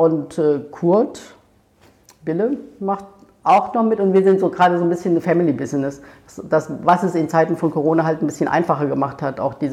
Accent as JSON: {"language": "German", "town": "Ludwigshafen", "region": "Rhineland-Palatinate", "country": "Germany", "said": "also ich komme ja aus der Pfalz, aus Ludwigshafen."}